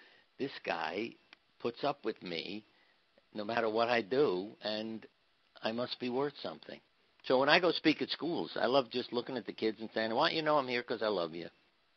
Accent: New York, United States; I have a friend, a mafia friend that I grew up with in New York, Carmine.

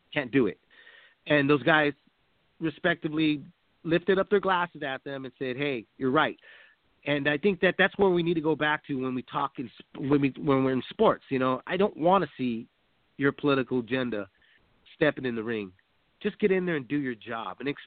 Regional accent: United States; I'm American.

